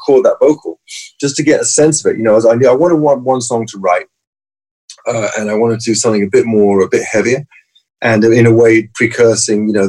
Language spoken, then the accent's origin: English; Kilburn, London, United Kingdom; growing up in Kilburn, with the Northern Irish English trouble. I grew up in a terrorist time where people would get bombed